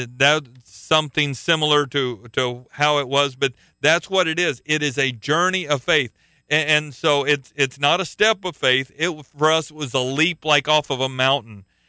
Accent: Tulsa, Oklahoma, United States; I come from, pretty close to the buckle of the Bible Belt. I come from Tulsa, Oklahoma

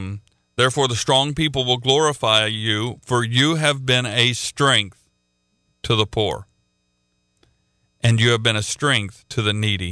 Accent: Oklahoma, United States; I'm from Oklahoma, and Missouri's where I went to school, and Missouri is called the Show Me State.

